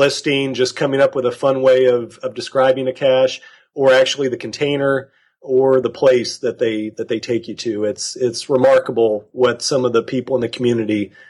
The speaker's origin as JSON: {"language": "English", "region": "Kansas", "country": "United States", "tie": "born or raised there", "said": "I grew up in Kansas in generally the same town"}